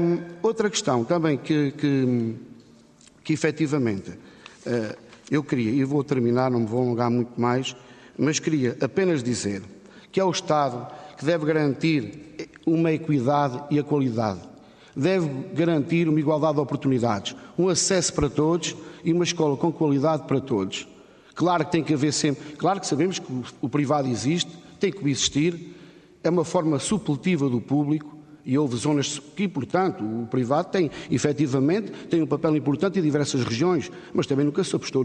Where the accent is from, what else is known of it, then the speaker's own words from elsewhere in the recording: Portugal; mas nós somos pessoas e somos portugueses